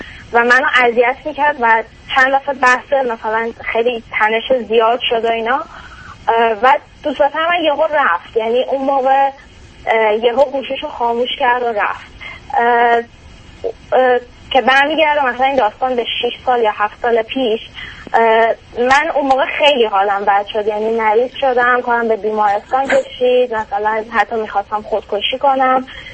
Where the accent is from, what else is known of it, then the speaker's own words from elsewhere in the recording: Iran; moved away as an adult; الان 5 سال تقریبا هست که از ایران اومدیم.